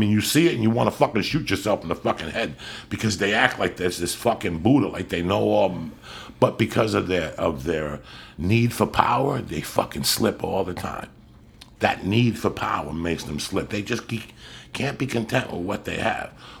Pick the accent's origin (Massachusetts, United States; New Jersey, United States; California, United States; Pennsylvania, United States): New Jersey, United States; North Bergen; That's what I realized growing up in North Bergen, New Jersey.